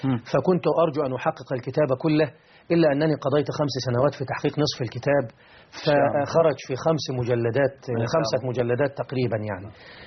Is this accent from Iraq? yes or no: no; Deebi, Beheira, Egypt; أنا من محافظة البحيرة، مركز رشيد، قرية تسمى بقرية ديبي، وهي تشتهر في المنطقة بأسرها بقرية القرآن الكريم،